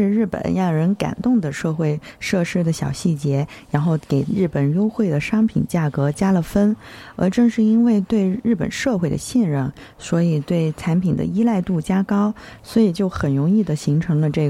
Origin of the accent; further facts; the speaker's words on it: China; now in Japan; 我们都是从中国来的留学生